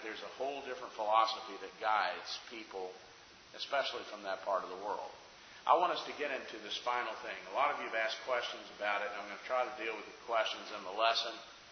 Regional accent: the South, United States; Obviously, growing up in the South, you know about Baptist and, you know, a few other religions

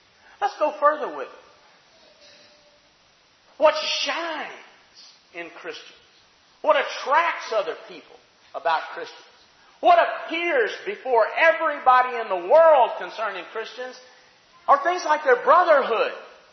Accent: Alabama, United States; Some of you came from halfway around the world, and I came from Alabama

